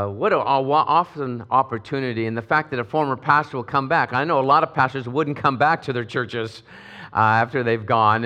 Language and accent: English; Pacoima, California, United States; Now, you have to be from Pacoima to tell that story, and I am from Pacoima. And there in the San Fernando Valley, my grandpa starts this church.